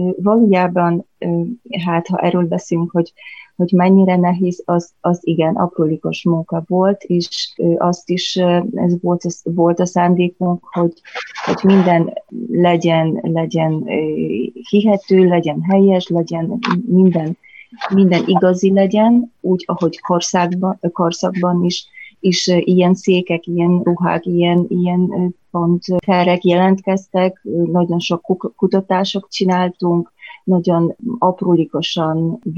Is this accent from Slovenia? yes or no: no; Poland; Hungarian is a second language; now in Hungary; És igazán én lengyel vagyok, és nagyon, hát már majdnem 20 évet itt élek Magyarországon